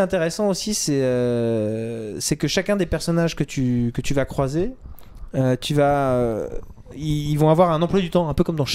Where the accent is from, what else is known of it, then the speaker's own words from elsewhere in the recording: France; Alors, chez nous en France, par exemple